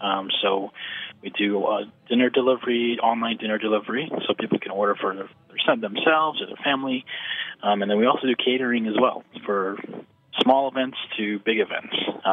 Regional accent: United States; because I grew up here in the States. I was born here.

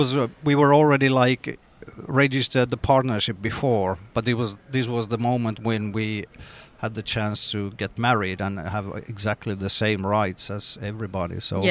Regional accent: Jakobstad, Ostrobothnia, Finland; I grew up in Jakobstad, which is a Swedish-speaking small town by the coast up north.

